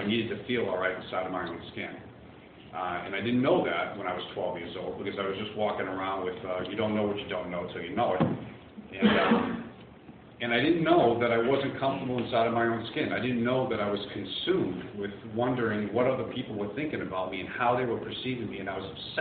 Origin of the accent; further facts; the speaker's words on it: Boston, Massachusetts, United States; I'm from Boston. If you haven't picked up on the accent yet, you will.